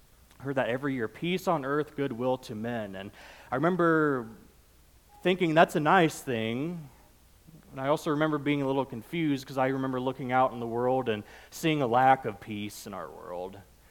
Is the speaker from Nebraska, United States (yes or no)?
yes; Nebraska, United States; I grew up in South Central Nebraska, or at least was born there, and spent my early childhood there.